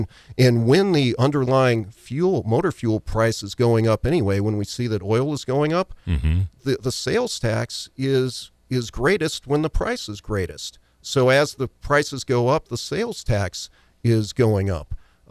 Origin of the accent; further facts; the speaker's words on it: United States; You know, I grew up in Monroe County. My parents were school teachers.